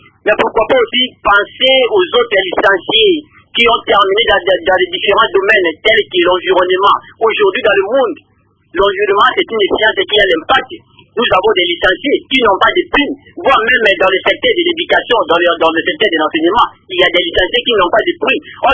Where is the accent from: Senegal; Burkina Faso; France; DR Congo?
DR Congo; étant que je suis congolais aussi, en fait je suis étudiant